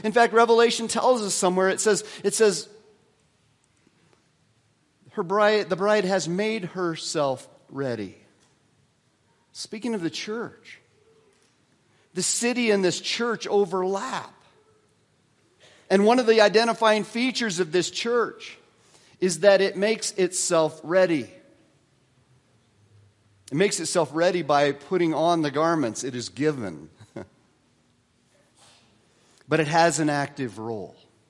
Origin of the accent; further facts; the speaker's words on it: Wyoming, United States; I grew up in Wyoming, this reminds me of a flea-bitten coyote with what we called mange.